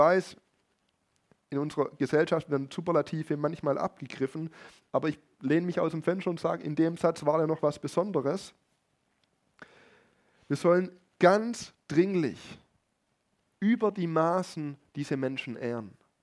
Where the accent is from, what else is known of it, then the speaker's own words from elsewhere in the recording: Germany; Wir sind ja auch Deutsche. Wir sind es ja irgendwie auch gewohnt, wachsam und prüfend und kritisch zu bleiben.